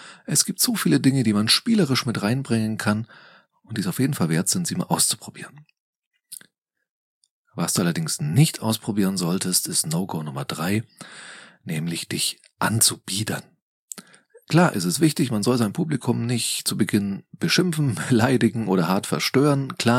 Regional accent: Nuremberg, Bavaria, Germany; nur weil du einen Vortrag in meiner Heimatstadt Nürnberg hältst

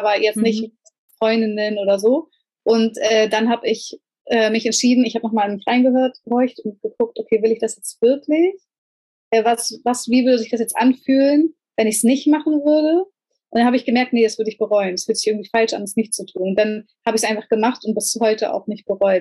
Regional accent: Hamburg, Germany; ich komme aus Hamburg und bin aber ursprünglich an der Küste geboren.

